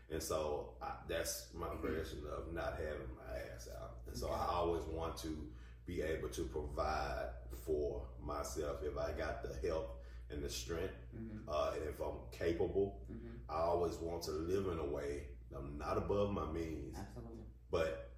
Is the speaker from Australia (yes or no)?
no; the South, United States; all the years that we've wasted growing up in the Bible Belt South.